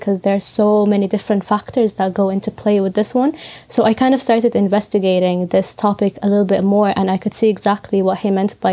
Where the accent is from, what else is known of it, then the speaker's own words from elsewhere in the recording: Sudan; because I'm from Sudan.